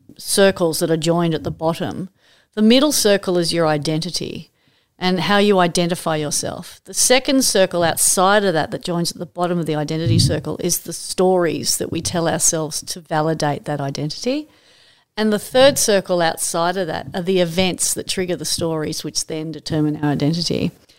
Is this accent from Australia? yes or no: yes; Manly, New South Wales, Australia; Fortunately, growing up in Manly fortified my resolve to fight that battle.